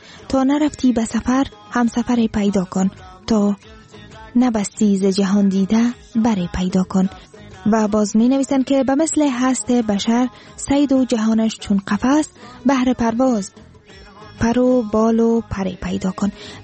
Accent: Afghanistan; واقعا همه ما افغان هستیم، همه ما از افغانستان هستیم

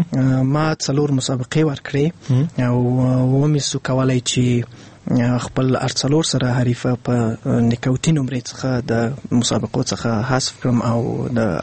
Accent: Afghanistan; زه د افغانستان څخه يم

